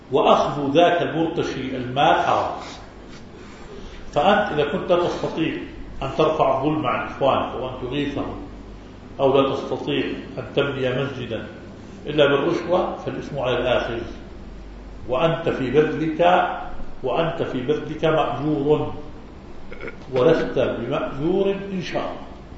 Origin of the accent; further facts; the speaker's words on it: Chad; عندنا في تشاد الأغلبية نصرانية